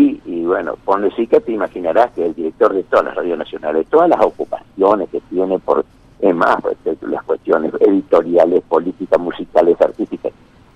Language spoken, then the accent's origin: Spanish; Argentina